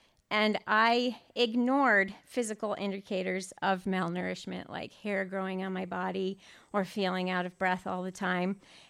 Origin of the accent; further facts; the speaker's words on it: Luxembourg; moved away as an adult; now in United States; I grew up in Luxembourg, tiny little country in Europe. And as a missionary kid, my parents are church planners. My dad is a pastor in an English-speaking international church over there. I moved to the United States when I was 19